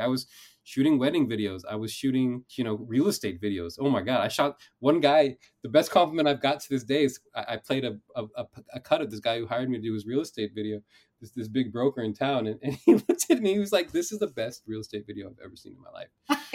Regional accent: California, United States; I went back to my hometown. I went to this, you know, I went to this school, Menlo Atherton, which has a, you know, at-risk community.

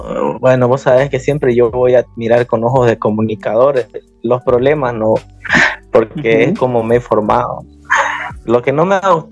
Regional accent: Bolivia; Al final somos todos bolivianos y debemos querernos como bolivianos, ¿no?

